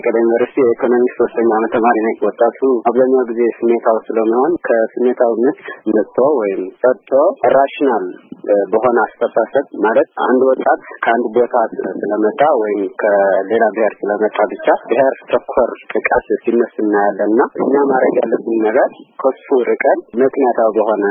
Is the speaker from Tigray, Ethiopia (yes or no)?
yes; Tigray, Ethiopia; በመቀሌ ዩኒቨርሲቲ የትግራይ ተወላጅ ነኝ።